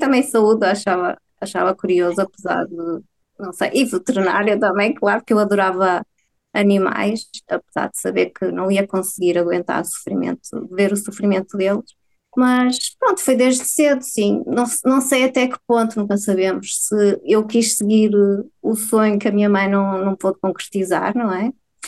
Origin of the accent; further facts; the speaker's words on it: Portugal; comecei a sair de Portugal, porque eu sei que só somos valorizados aqui no nosso cantinho quando saímos de Portugal.